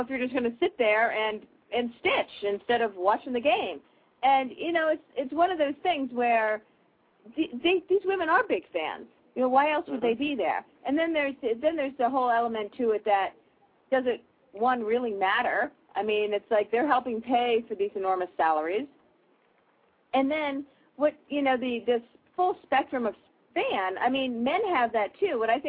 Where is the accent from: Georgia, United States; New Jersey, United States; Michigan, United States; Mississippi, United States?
Michigan, United States; Detroit; I was born and raised in Detroit. Then I lived in Minneapolis for a little while, so I like the Twins, and now I love the Mariners too.